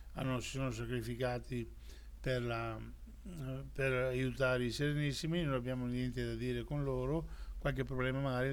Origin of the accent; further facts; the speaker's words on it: Veneto, Italy; accent: Venetian; possiamo parlare anche in dialetto veneto, perché siamo veneti, possiamo parlare anche in dialetto veneto.